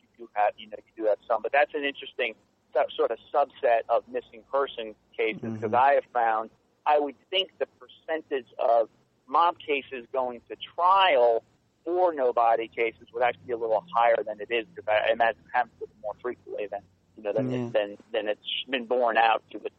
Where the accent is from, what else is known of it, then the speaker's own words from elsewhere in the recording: New York, United States; I grew up in New York and followed the Gotti, both his rise and fall.